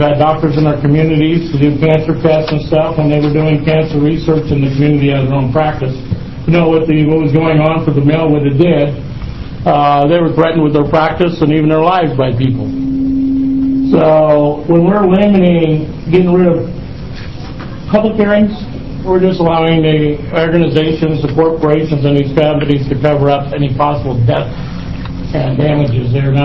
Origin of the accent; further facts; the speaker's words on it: Toledo, Oregon, United States; I'm from Toledo, Oregon. I live right next to a mill.